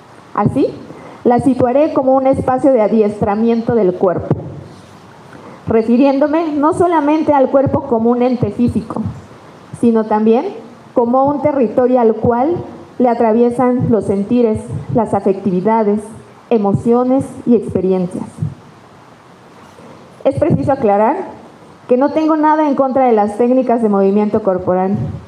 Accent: Mexico City, Mexico; Crecí en la famosa colonia Barrio de la Buenos Aires, en el centro de la Ciudad de México.

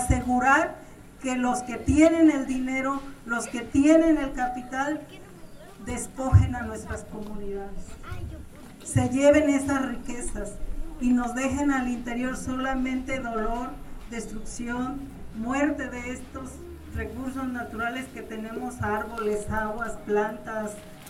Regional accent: Mexico; yo digo que todos somos indígenas porque somos nacidos de México

